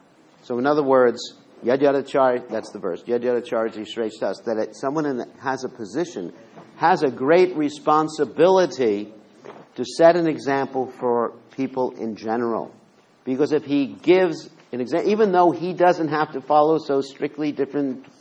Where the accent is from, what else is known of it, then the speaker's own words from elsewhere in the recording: United States; So I'm an American, too.